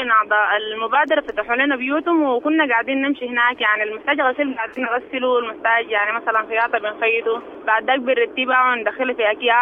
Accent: Sudan; نحن كسودانيين

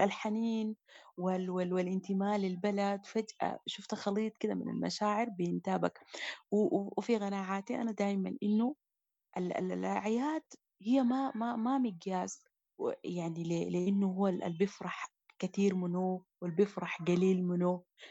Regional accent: Sudan; بالذات إحنا كسودانيين بعد الحرب بالضبط بقى عندنا الشعور ده ملازمنا. يعني أنا ما أول مرة عيد برا السودان عيدت قبل كده

